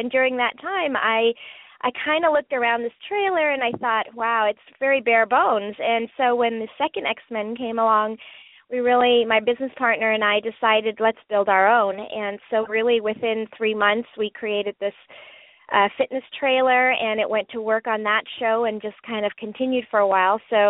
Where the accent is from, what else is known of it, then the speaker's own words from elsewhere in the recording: Canada; moved away as an adult; also born or lived in Germany; now in Los Angeles, United States; I grew up in Canada, and I moved to L.A. probably, like you said, when I worked for the Raiders in the mid-'80s. That was sort of my foray into that scene. But I grew up in Canada, and I was born in Germany, and my parents are from India.